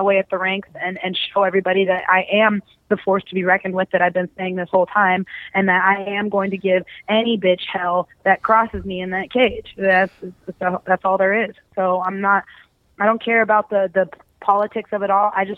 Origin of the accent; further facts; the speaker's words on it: United Kingdom; accent: British; I haven't peeped a word since you guys made fun of my British accent, and I'm still getting treated like shit.